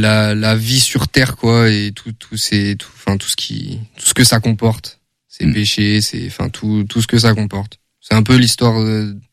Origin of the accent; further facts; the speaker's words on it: Angers, Pays de la Loire, France; Nous, on est de la Roseraie.